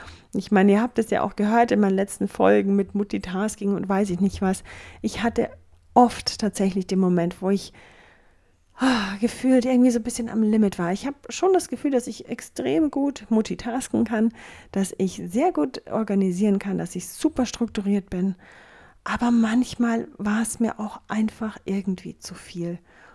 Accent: Bavaria, Germany; ich weiß nicht, wie es in den anderen Bundesländern ist, aber bei uns in Bayern gibt es überall Blümchen zum selber pflücken

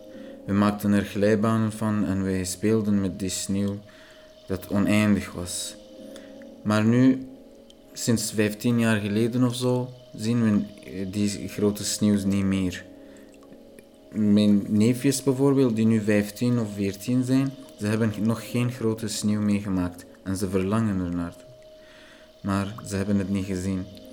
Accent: Iran; Dutch is a second language; Ik kom uit Iran. Iran is een heel groot en schoon land in het Midden-Oosten. En met een heel lange geschiedenis.

